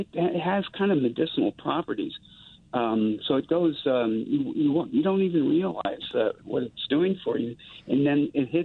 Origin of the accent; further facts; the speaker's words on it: New Orleans, Louisiana, United States; now in Seattle, United States; I'm from New Orleans, but living in Seattle